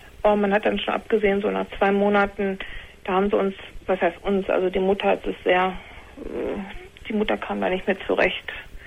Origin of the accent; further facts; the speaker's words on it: Paderborn, North Rhine-Westphalia, Germany; Weil die kommen aus Lübeck und ich komme aus Paderborn und ist ja auch eine Entfernung.